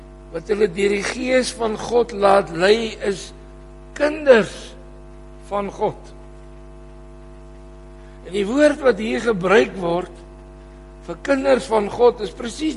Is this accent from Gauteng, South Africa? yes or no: no; Potchefstroom, North West, South Africa; Ek het as kind op school in Potch groot geword met een kinderhuis daar in die omgeving.